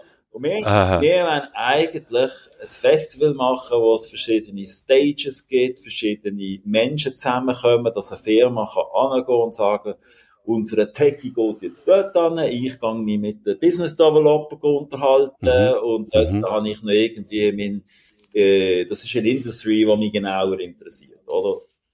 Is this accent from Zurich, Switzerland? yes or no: no; Basel, Basel-Stadt, Switzerland; accent: Basel German; wir hören ja meinem Akzent an, wir sind hier in Basel, oder?